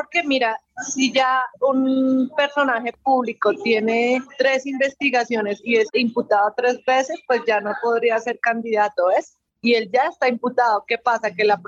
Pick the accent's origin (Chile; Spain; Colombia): Colombia; somos millones los colombianos que ya estamos pidiendo un cambio